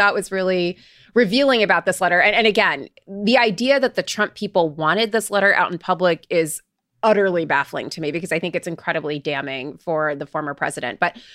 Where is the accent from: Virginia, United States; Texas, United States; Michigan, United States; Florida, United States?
Florida, United States; I grew up in Florida. I guarantee you it's an incredibly humid basement.